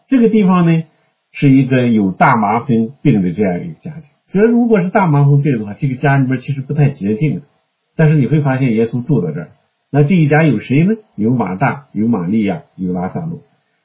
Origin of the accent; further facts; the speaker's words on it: Shaanxi, China; 尤其是我们陕西那么多的这个古墓，那都是活着的时候为自己修的。